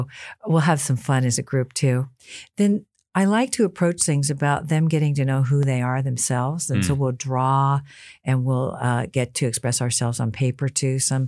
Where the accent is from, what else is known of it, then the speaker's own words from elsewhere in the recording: Seattle, Washington, United States; I grew up in Seattle, so it was rainy, so you wore a coat